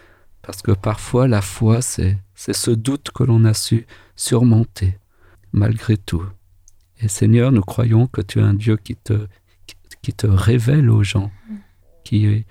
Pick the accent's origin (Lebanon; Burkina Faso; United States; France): France; j'ai grandi, j'ai grandi en France, mais j'étais rationnel, cartésien et athée.